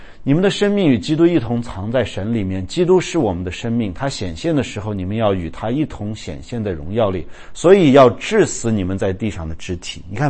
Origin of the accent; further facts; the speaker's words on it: China; 我告诉你，我们中国人如果不明白这个，就是一切人所有的任何的恶习，对不对？